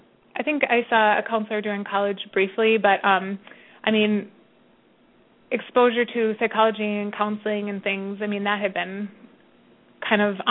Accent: Bismarck, North Dakota, United States; also born or lived in Grand Forks / Minneapolis; I lived in Minneapolis for about the last 6 years since my undergrad, and I grew up in Bismarck, North Dakota, mostly. And then I ended high school. We moved to Grand Forks, North Dakota

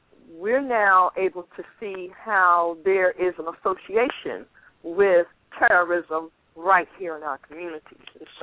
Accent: Philadelphia, Pennsylvania, United States; I'm from Philly

